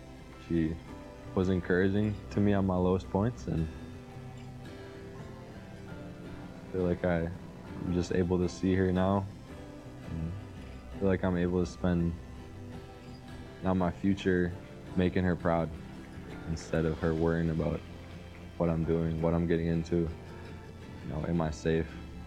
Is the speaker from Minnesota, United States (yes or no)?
yes; Minnesota, United States; I'm from Minnesota.